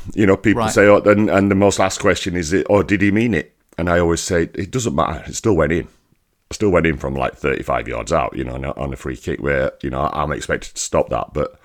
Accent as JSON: {"language": "English", "town": "Rotherham", "region": "Yorkshire and the Humber", "country": "United Kingdom", "tie": "born or raised there", "said": "I'm a lad from Rotherham. I grew up with nothing."}